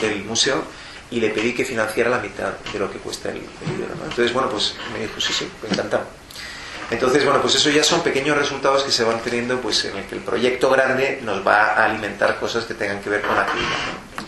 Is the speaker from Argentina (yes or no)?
no; Spain; como ciudadanos españoles y libres, tenemos derecho a dar nuestra opinión